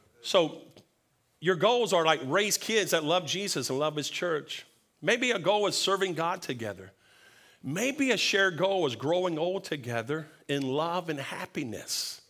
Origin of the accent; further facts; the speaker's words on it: Two Egg, Florida, United States; I am from Two Egg, Florida. And we do like to take care of things sometimes.